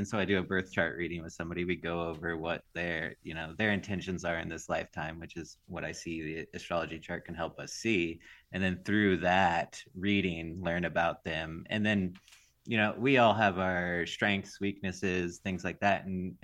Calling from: Silver City, New Mexico, United States; I'm in Silver City, New Mexico.

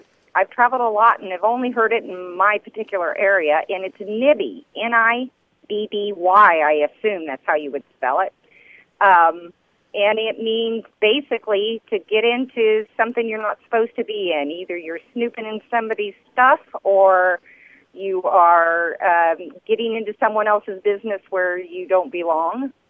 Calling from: Indiana, United States; I'm calling from Indiana, central Indiana.

